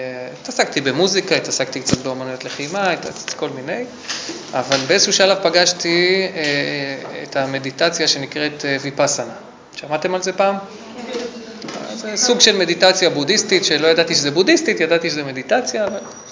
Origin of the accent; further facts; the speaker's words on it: Jerusalem, Jerusalem District, Israel; אני גדלתי בירושלים, נגיד, מגיל 12, למדתי בתיכון של יד האוניברסיטה